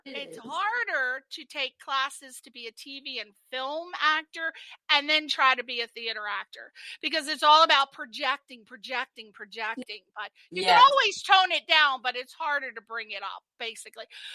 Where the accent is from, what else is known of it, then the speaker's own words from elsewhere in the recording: East Coast, United States; I'm from the East Coast